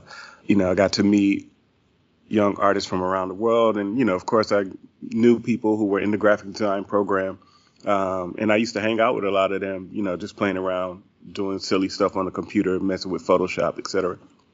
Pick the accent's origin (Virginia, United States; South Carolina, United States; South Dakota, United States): South Carolina, United States; Growing up in South Carolina, you know, I was always like the kid who could draw, and I knew I wanted to be an artist